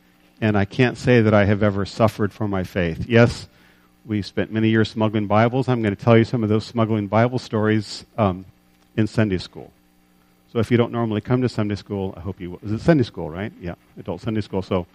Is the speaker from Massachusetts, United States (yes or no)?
no; California, United States; I'm from Southern California.